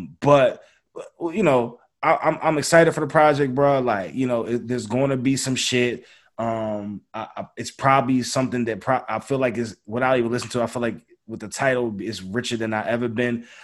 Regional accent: Philadelphia, Pennsylvania, United States; There's no way you from Philly. I'm like, nigga, I'm from Philly, dog.

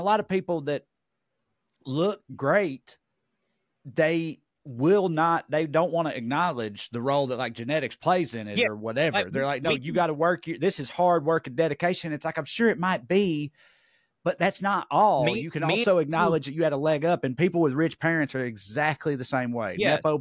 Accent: United States; I mean, this is like a horrific slur over there, but I'm American and it's not here.

